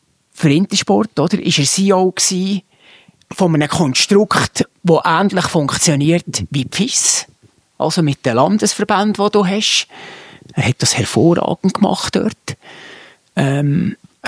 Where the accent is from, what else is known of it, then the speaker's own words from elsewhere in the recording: Switzerland; Als Schweizer denke ich noch zwei andere Namen.